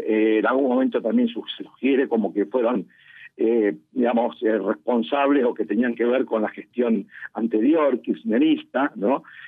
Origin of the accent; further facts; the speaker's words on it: Argentina; nosotros somos judíos argentinos comprometidos con la sociedad argentina